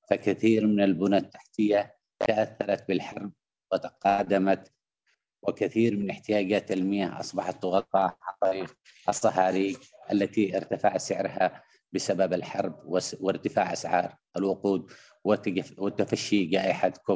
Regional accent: Yemen; وفي بلدي اليمن،

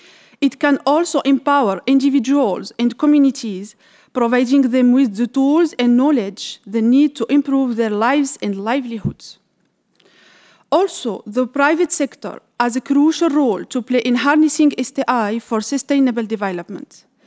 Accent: France; now in Dubai, United Arab Emirates; I'm from France, and I come all the way from Dubai to represent my company AUS Global.

